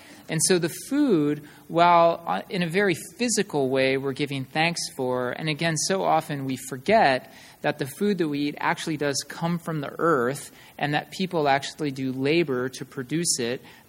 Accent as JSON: {"language": "English", "town": "Pinetop-Lakeside", "region": "Arizona", "country": "United States", "tie": "born or raised there", "said": "I grew up in Pine Top Lakeside, which is right next to a Native American reservation."}